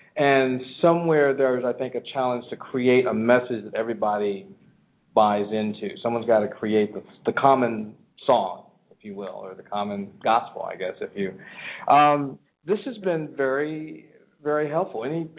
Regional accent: California, United States; I'm from California, as many of you know

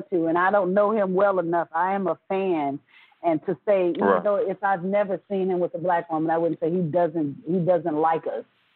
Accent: San Antonio, Texas, United States; growing up in San Antonio … was big out here in Texas.

